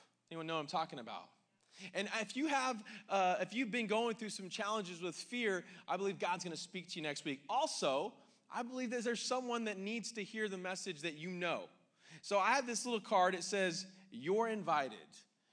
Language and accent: English; Bakersfield, California, United States; also born or lived in Las Vegas; now in San Luis Obispo, United States; My wife, Stacy, and I, we are from Bakersfield, California, originally. We moved here.